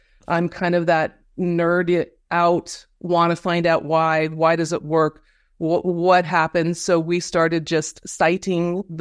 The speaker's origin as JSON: {"language": "English", "region": "Colorado", "country": "United States", "tie": "born or raised there", "moved": "yes", "lives_now": "Washington State, United States", "said": "I grew up in Colorado and now in Washington State."}